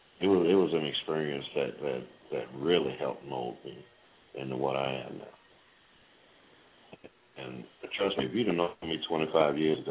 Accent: Washington, District of Columbia, United States; now in Kansas City, United States; I'm in Kansas City right now, but I didn't grow up here. I grew up in Washington, D.C.

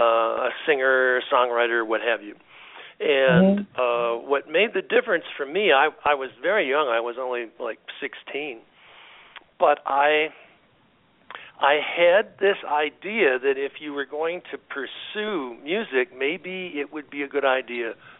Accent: Kitchener, Ontario, Canada; I was raised in Canada and near Toronto

